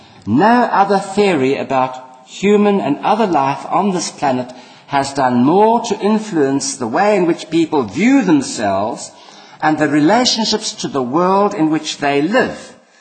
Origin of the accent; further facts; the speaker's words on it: South Africa; born there; And as a South African born, I can't understand this fox thing either.